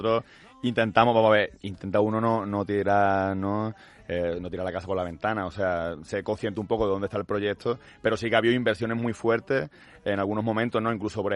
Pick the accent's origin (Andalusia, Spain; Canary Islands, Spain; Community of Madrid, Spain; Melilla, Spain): Andalusia, Spain; Málaga; Yo que soy de Málaga